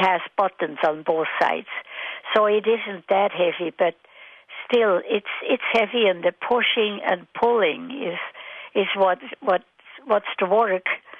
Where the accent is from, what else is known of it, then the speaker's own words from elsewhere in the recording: Leissigen, Bern, Switzerland; now in United States; I was from a little town called Leisigen, but it was close to Interlaken